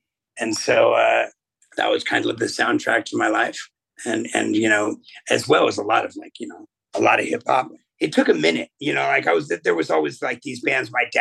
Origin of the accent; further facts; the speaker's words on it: Boston, Massachusetts, United States; I mean, being a little skater kid and growing up in Boston where punk music is just all over the place.